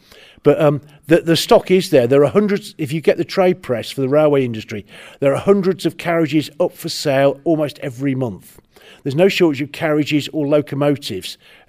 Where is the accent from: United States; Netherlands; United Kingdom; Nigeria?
United Kingdom; Coventry, West Midlands; I mean, I come from Coventry.